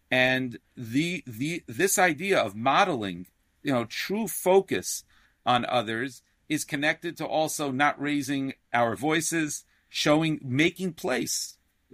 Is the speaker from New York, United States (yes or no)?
yes; Brooklyn, New York, United States; even though I grew up in Sheepshead Bay, Brooklyn